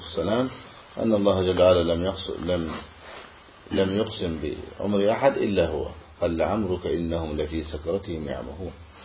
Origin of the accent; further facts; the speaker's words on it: Egypt; عندنا في مصر يقولون إذا تتزوج يوم الأحد على بيت أبوها ترتد